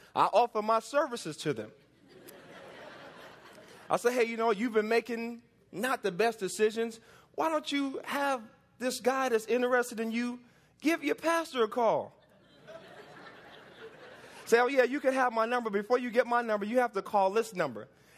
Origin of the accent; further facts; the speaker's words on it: Bronx, New York, United States; I grew up in the Bronx, New York. Born and raised there. Grew up in the projects.